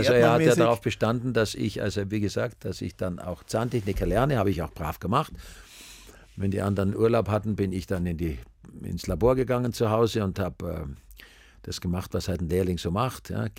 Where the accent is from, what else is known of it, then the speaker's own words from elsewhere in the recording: Styria, Austria; Also ich bin ja in Graz geboren, und als ich 5 Jahre alt war, sind meine Eltern aufs Land gezogen.